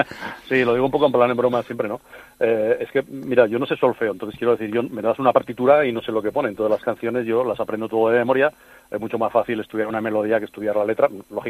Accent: Pamplona, Navarre, Spain; Yo soy de Pamplona. Me pillas ahora mismo en Tajonar, que tenía una comida. Bueno, tengo todavía porque se prolonga con un par de cuadrillas de amigos. Es un pueblo que está muy cercano a Pamplona.

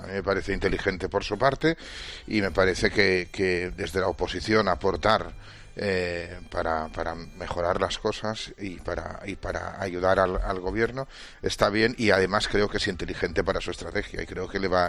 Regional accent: Barcelona, Catalonia, Spain; Y a mí como barcelonés, de verdad que estas cosas me ofenden profundamente

